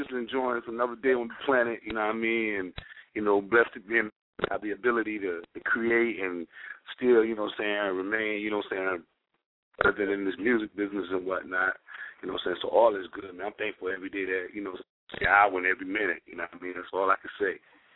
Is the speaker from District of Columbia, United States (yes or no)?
no; Miami, Florida, United States; I mean, Miami was basically hot as hell.